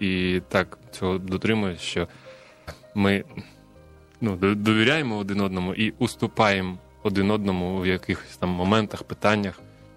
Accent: Kakhovka, Kherson Oblast, Ukraine; Ми з Херсонської області. Я з міста Каховка, моя дружина з міста Нова Каховка. Я з маличку посвящаю дом молитви, моя дружина взагалі з дитинства віруюча.

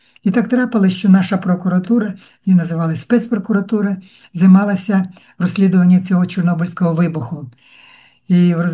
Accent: Kyiv, Ukraine; Я народився в місті Києві в 52-му році, в лютому місяці.

